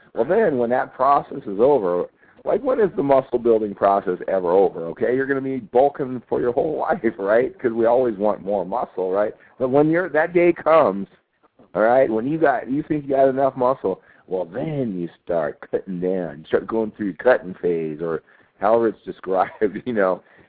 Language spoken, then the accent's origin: English; Sacramento, California, United States; My hometown.